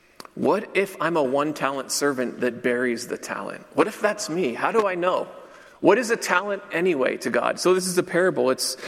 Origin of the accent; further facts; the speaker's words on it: Washington, United States; I grew up in rural Washington State. I grew up on the water in a shipyard town. It was small.